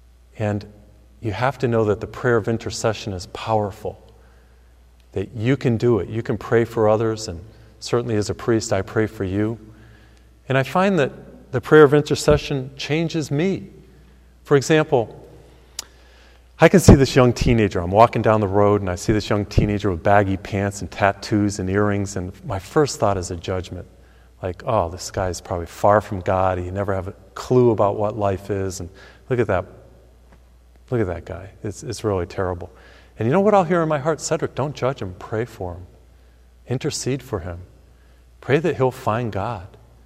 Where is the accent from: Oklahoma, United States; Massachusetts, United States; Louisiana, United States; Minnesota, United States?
Massachusetts, United States; He came from my home state of Massachusetts.